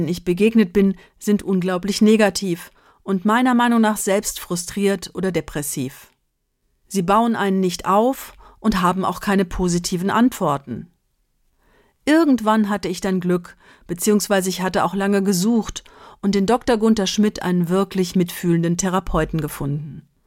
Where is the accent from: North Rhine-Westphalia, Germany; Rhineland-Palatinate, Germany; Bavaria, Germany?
Rhineland-Palatinate, Germany; Einige Male habe ich jetzt meine Eltern in dem Dorf in Rheinhessen besucht, wo ich aufgewachsen bin.